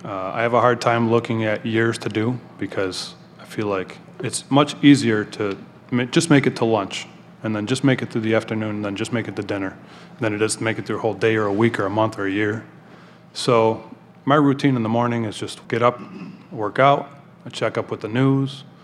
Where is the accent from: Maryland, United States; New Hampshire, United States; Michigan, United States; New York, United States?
Michigan, United States; Macomb; I'll be 40 years old next month. I'm from Macomb, Michigan.